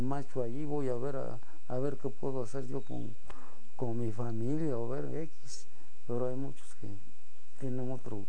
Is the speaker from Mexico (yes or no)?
yes; Mexico; moved away; Bueno, le eché de menos simplemente a las comidas. Allá por mi tierra, ¿no? Las comidas que hay y a todos se le echa de menos.